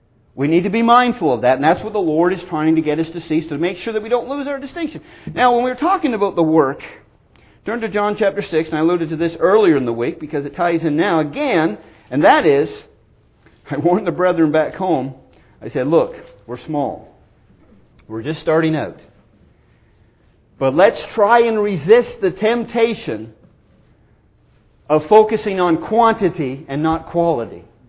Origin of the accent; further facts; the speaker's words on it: Canada; I'm Canadian, folks, so correct me if I'm wrong later.